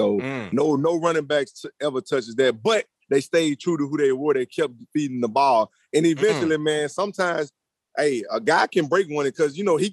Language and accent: English; Louisiana, United States; when you growing up in Louisiana, man, I ain't gonna lie, he like God around there.